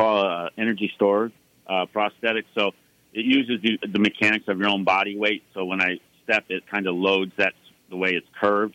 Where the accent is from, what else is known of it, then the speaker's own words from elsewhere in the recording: New England, United States; I grew up playing sports. I grew up in New England, so I grew up playing hockey and baseball and football and everything.